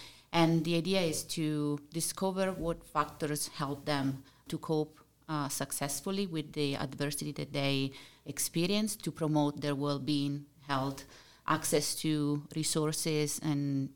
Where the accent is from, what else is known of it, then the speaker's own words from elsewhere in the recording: Italy; English is a second language; moved away as an adult; now in Canada; I'm from Italy, if anyone is was wondering. That's why they are, the role in ours. And I moved to Canada in 2013